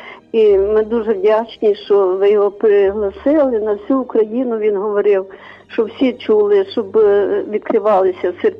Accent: Khmelnytskyi, Khmelnytskyi Oblast, Ukraine; Та, Ольга, я з Хмельницького.

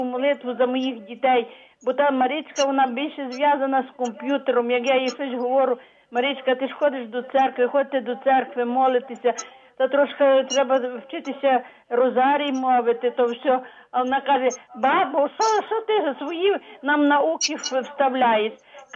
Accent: Lviv, Lviv Oblast, Ukraine; Я теж зі Львова.

